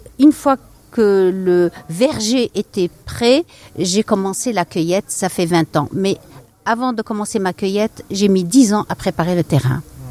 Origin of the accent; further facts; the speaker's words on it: Algeria; j'ai compris que ces contes en Algérie, sur ma terre natale, allaient se perdre